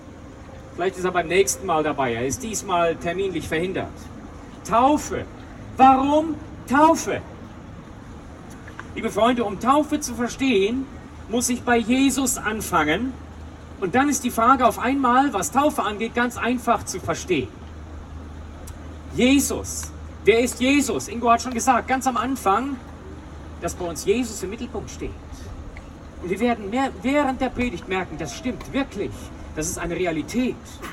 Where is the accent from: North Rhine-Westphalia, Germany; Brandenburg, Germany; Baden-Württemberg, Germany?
North Rhine-Westphalia, Germany; Overath; oft werde ich gefragt, woher kommst du? Und ich sage, aus Overath.